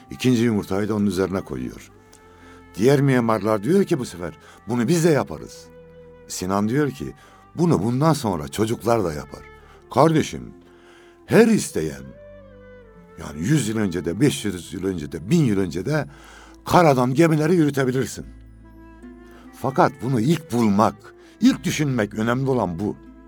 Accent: Osmaniye, Turkey; ben Osmaniyeliyim, Zorkun yaylamız var bizim.

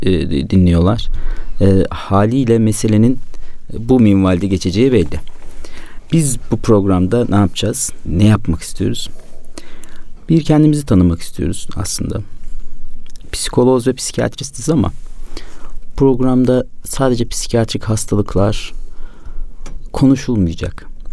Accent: Şarkışla, Sivas, Turkey; Eyvallah, Şarkışlılıyım ben de.

